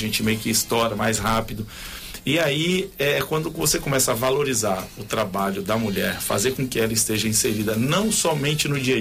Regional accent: Itabuna, Bahia, Brazil; now in Espírito Santo, Brazil; Eu estou aqui há 30 anos, eu sou de Itabuna, né, e estou aqui há 30 anos.

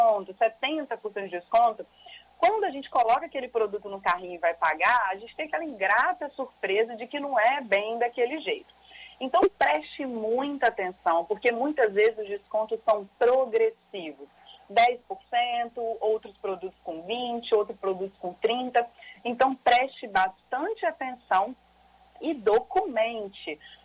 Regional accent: Brazil; como bom brasileiro que é

